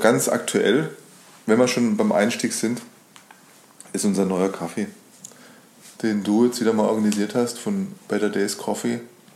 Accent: Spain; German is a second language; ich würde sagen als Spanier

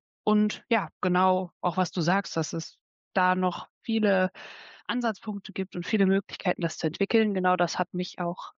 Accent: Rhineland, Germany; born there; now in Kiel, Germany; 30 Jahre jung und gebürtig aus dem Rheinland und jetzt seit über 6 Jahren in Kiel

